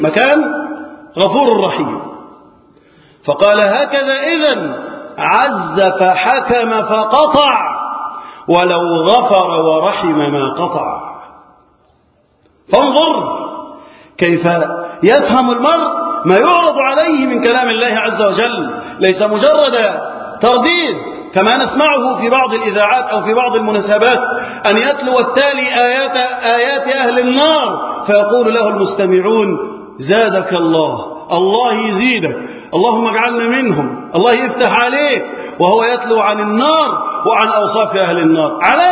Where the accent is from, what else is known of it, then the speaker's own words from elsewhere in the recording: Egypt; اللهم احفظ بلدنا مصر وسائر بلاد المسلمين